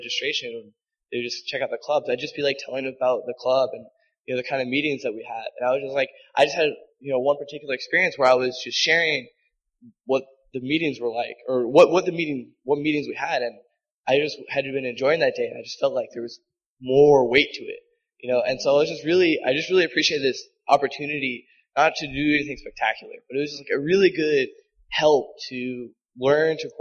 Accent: Charlotte, North Carolina, United States; I'm going into my second year, and I'm also from Charlotte, North Carolina.

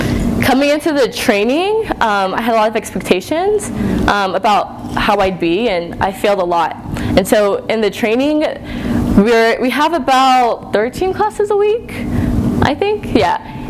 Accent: Denton, Texas, United States; I'm from Denton, Texas.

